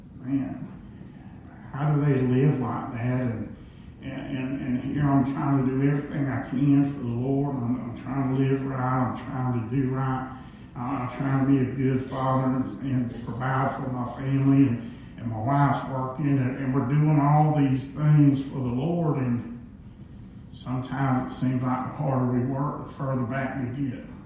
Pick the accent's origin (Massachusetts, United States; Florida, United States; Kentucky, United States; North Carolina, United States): Florida, United States; accent: from all around the United States; also born or lived in Virginia / California; I was born in Virginia. When I was two, we moved to California. 8 years later, we moved to Florida, so I've been all over the place. So if you wonder where I get my accent from, it's from all around the United States, right?